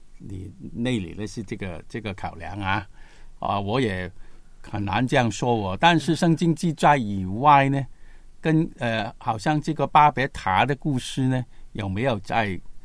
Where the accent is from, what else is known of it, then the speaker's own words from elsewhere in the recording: Guangdong, China; 我们广东人说